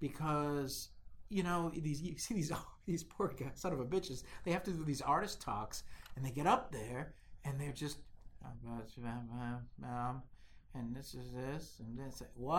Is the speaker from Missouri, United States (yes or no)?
no; Massachusetts, United States; when I was growing up in the 70s, there was a cool local, because I grew up in Massachusetts, there was a guy named Captain Bob.